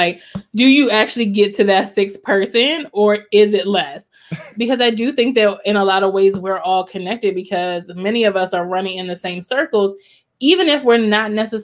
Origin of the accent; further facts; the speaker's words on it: College Park, Maryland, United States; I mean, I grew up in College Park, Maryland.